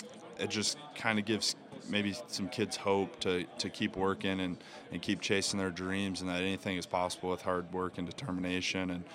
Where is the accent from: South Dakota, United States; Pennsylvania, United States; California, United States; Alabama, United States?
South Dakota, United States; Pierce; So I'm from Pierce, South Dakota, and I kind of grew up working on our family farm up in North Central South Dakota.